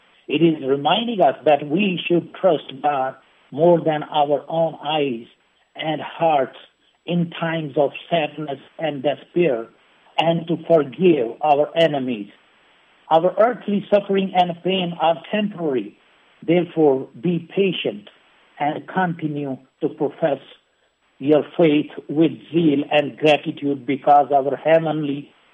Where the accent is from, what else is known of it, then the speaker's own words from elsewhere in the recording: Pakistan; We as Pakistani Christians are living in the book of Acts